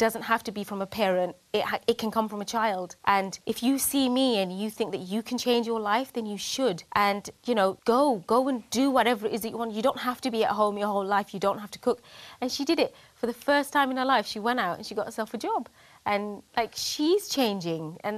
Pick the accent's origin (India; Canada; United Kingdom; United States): United Kingdom; I'm proud of being Muslim. I'm proud of being British. I'm proud to be Bangladeshi.